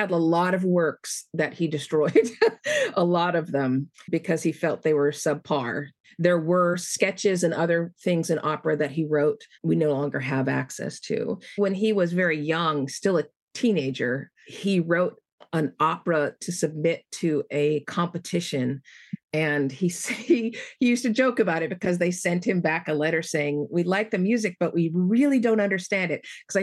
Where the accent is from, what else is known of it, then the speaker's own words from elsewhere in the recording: Whittier, California, United States; Well, I was born in Whittier. All of us, you know, grew up there. I went, my first semester of college was at USC. So LA is my hometown. It will always be my hometown.